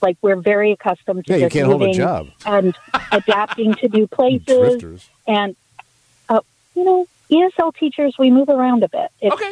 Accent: Los Angeles, California, United States; now in Holly, United States; I grew up in Los Angeles, California.

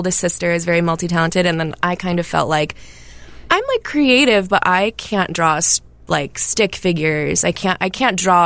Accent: Minneapolis, Minnesota, United States; I don't know if it's because I'm from Minneapolis.

